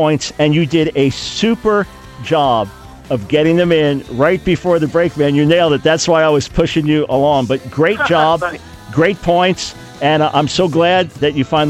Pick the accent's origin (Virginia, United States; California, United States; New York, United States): New York, United States; Long Island; I grew up, after we moved from New York City to Long Island, I was constantly around water as a boy.